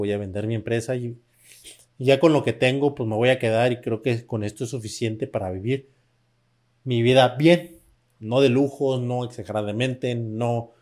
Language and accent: Spanish; San Francisco del Rincón, Guanajuato, Mexico; Yo soy de aquí de San Francisco de León, Guanajuato, cerca de León, Guanajuato